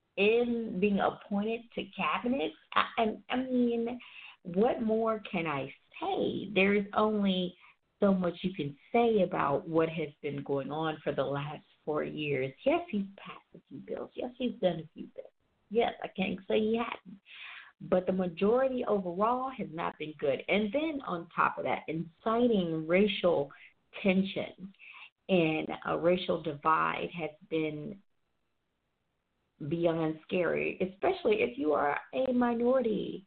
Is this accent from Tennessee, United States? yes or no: yes; Tennessee, United States; From where I'm from the southern area, I'm from Tennessee